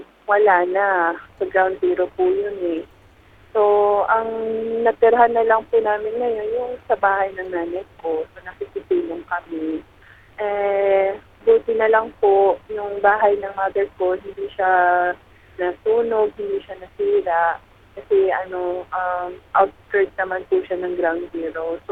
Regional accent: Bangsamoro, Philippines; wala pa namang nagtataguyod mula sa amin sa Maranao na mapreserba itong ganitong kultura ng paghahabi

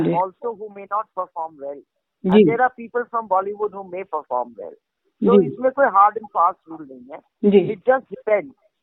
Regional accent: Chandigarh, India; ਮੈਂ ਚੰਡੀਗੜ੍ਹ ਦੀ ਓਰਿਜਨਲੀ ਜੀ, ਇੱਥੇ ਹੀ ਪੜ੍ਹੀ ਵੱਡੀ ਹੋਈ ਹਾਂ, ਇੱਥੇ ਹੀ ਪੜ੍ਹੀ ਲਿਖੀ ਹਾਂ, ਚੰਡੀਗੜ੍ਹ ਮੇਰਾ ਸ਼ਹਿਰ ਹੈ, ਮੇਰਾ ਹੋਮ ਟਾਊਨ ਹੈ, ਮੈਂ ਇੱਥੇ ਹੀ ਰਹਿੰਦੀ ਹਾਂ ਹੁਣ 5 ਸਾਲਾਂ ਤੋਂ

